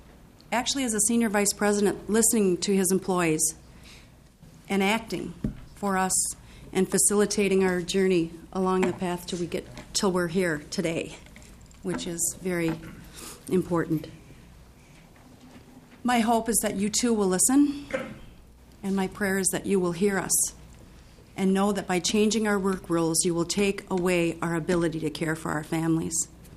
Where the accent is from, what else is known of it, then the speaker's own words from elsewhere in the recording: White Bear Lake, Minnesota, United States; I am from White Bear Lake.